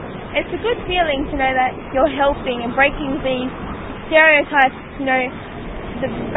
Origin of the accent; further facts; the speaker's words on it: Australia; Because I'm Australian and my parents are Lebanese